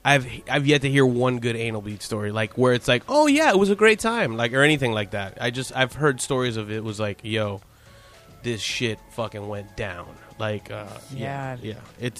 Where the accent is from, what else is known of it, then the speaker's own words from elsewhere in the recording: Miami, Florida, United States; I just always hear, like, I'm originally from Miami, so like okay.